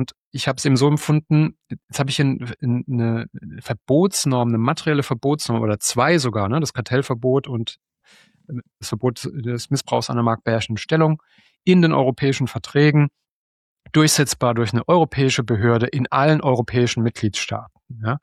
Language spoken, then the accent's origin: German; Kurpfalz, Germany; ich komme ja selbst aus der Kurpfalz.